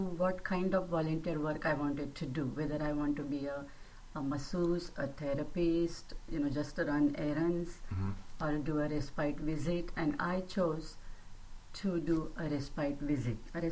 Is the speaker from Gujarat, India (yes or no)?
no; Mumbai, Maharashtra, India; moved away; Originally, I'm from Mumbai, India, and I'm living in this country for 43 years.